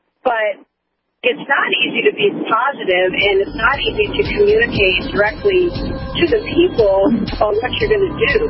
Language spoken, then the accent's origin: English; South Dakota, United States; Well, I'm a little nervous to admit I'm from South Dakota.